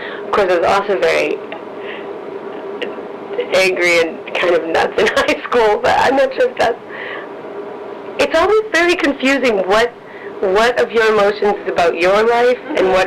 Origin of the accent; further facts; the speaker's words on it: Lexington, United States; I grew up in Lexington.